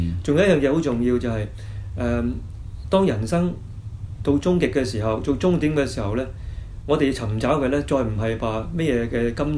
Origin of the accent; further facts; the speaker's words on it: China; 我哋中國人啊，不嬲都好唔中意講死亡